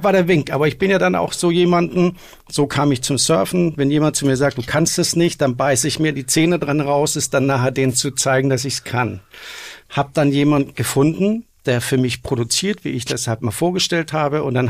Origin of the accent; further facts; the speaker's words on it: Denmark; moved away as an adult; now in Germany; Ja, ich bin gebürtiger Däne und bin an meinen 18. Geburtstag, habe ich meine Sachen gepackt.